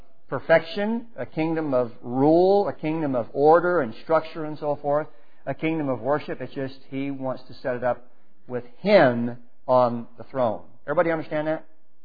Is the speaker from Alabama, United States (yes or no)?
no; Texas, United States; now in California, United States; Yeah, I mean, I'm from Texas, but I'm in California.